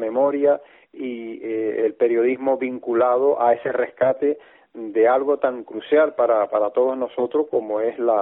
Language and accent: Spanish; Venezuela; born there; y yo nací en Venezuela 5 años o varios años después de que él arribara a la octava isla, como la llamamos, ¿no?